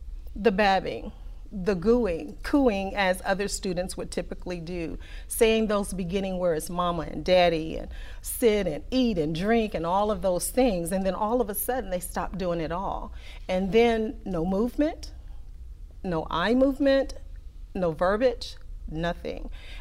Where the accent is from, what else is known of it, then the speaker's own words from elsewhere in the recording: Houston, Texas, United States; Born and raised here in Houston, Texas, or a small community outside of the north side. It was called Coralville, Texas. Now it was annexed into Klein ISD area. So now it is now Houston, Texas.